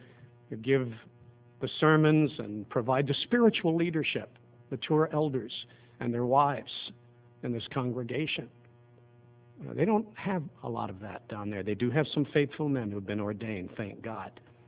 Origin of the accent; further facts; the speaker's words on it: United States; we come from America where you brethren